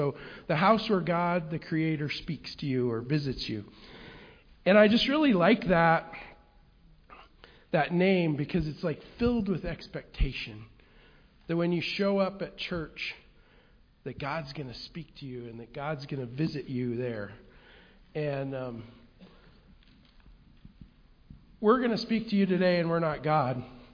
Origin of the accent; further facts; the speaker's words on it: Kremlin, Colorado, United States; I grew up in Kremlin, Colorado